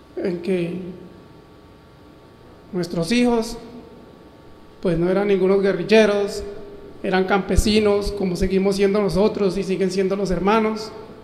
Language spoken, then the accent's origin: Spanish; Sácama, Casanare, Colombia; vengo desde el municipio de Sácama, departamento del Casanare